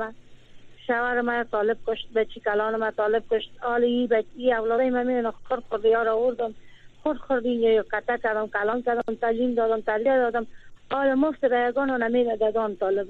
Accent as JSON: {"language": "Persian", "country": "Afghanistan", "said": "ما زن افغان هستیم"}